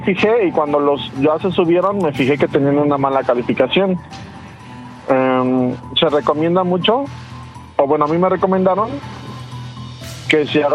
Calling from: Mérida, Yucatán, Mexico; De Mérida, Yucatán.

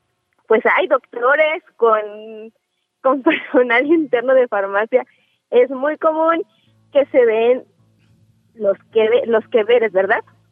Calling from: Querétaro, Mexico; De Querétaro, de Querétaro.

